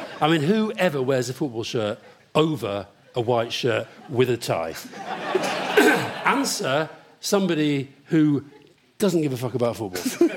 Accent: Scotland, United Kingdom; I'm not a Scottish nationalist, I feel my Scottishness has grown.

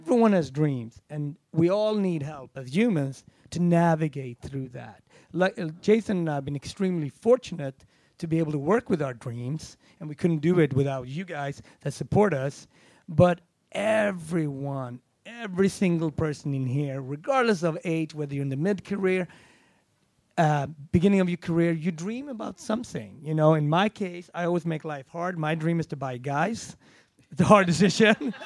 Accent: Sweden; No, I'm from Sweden. Oh, the cheese there is great. No, I'm from Sweden.

